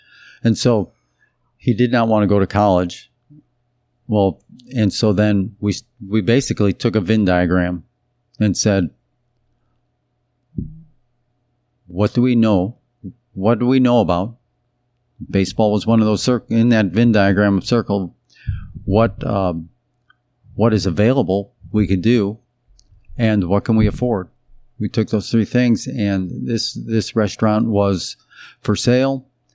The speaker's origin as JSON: {"language": "English", "town": "Chicago", "region": "Illinois", "country": "United States", "tie": "born or raised there", "said": "I played outside hockey. I grew up in Chicago, so I played hockey outside."}